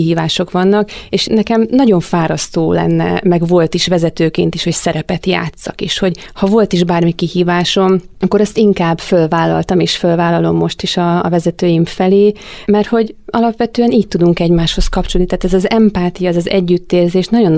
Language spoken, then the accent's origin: Hungarian; Szeged, Csongrád-Csanád, Hungary; simán el tudok tévedni GPS-tel is még otthon Szegeden úgy, hogy csak a szomszéd utcába kell mennem